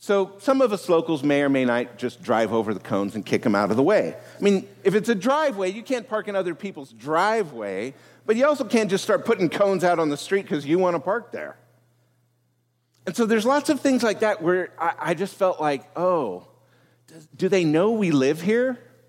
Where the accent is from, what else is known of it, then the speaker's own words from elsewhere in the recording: Cayucos, California, United States; I went home to a little town where I grew up in Cayucas, California, rural on the beach.